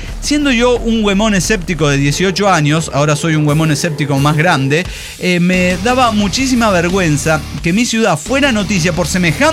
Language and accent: Spanish; General Güemes, Salta, Argentina; yo decía, soy de General Güemes